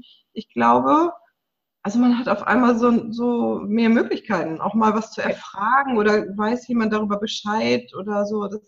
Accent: Hamburg, Germany; moved away as an adult; Ich bin Hamburgerin, ne, habe da meine, sag ich mal, Jugend und also bis Mitte 20, sag ich mal, da gewohnt

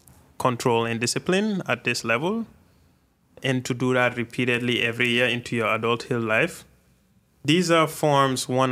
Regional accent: Gambia; in observing the way I was growing up in Gambia and saw how we had way more mosques than, let's say, trade schools

